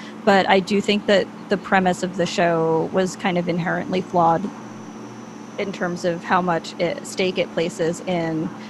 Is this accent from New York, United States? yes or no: yes; Long Island, New York, United States; where I grew up on Long Island, it's like, yeah, like a person can deliver your food and you can think you're superior to them